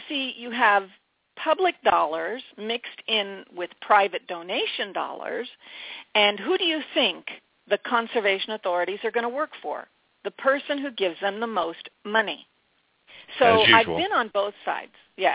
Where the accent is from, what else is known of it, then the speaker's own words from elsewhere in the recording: United States; as an American, I felt I had to fight for my property and defend my property rights.